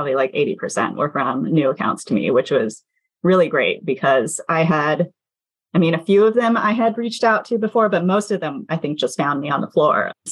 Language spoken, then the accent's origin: English; Seattle, Washington, United States; because, you know, I'm from Seattle. Most of my stores are based on the West Coast.